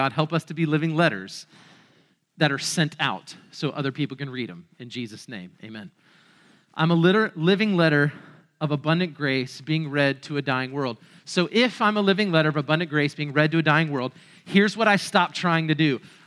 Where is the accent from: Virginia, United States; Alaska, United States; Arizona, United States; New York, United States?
Virginia, United States; Virginia Beach; I grew up in Virginia Beach, and so my dad is an ODU grad, and I love ODU